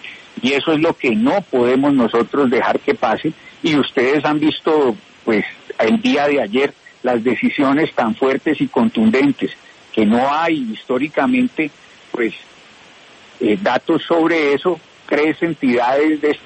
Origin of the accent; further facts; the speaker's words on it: Pereira, Risaralda, Colombia; yo que vengo de Pereira, soy montañero y provinciano